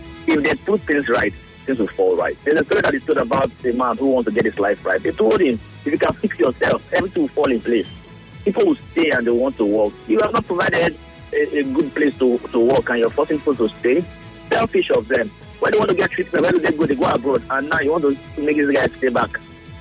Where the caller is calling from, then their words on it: Port Harcourt, Rivers, Nigeria; I'm calling from Port Harcourt.